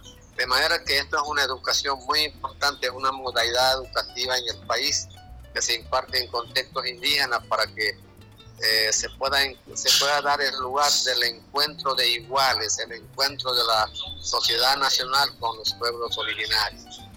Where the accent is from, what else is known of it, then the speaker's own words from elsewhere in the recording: Venezuela; debemos partir de nuestros idiomas originarios como venezolanos